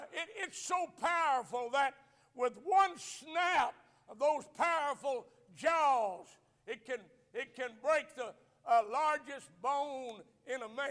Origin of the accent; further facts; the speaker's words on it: Alabama, United States; I was raised in Northeast Alabama. All the preachers in that area where I was raised were all millennialists.